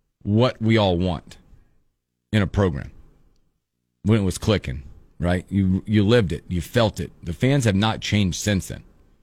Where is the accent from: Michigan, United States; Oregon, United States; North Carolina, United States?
North Carolina, United States; Charlotte; I'm a guy from Charlotte, North Carolina that has moved here and has been, you're just grabbed by this university and by the fans and everything